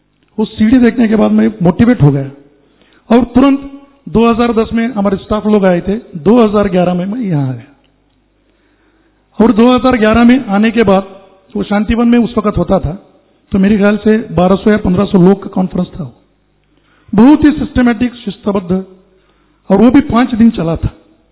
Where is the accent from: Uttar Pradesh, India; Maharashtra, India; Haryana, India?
Maharashtra, India; Aurangabad; मैं औरंगाबाद से हूं तो SIDCO 3 वहां से आया हूं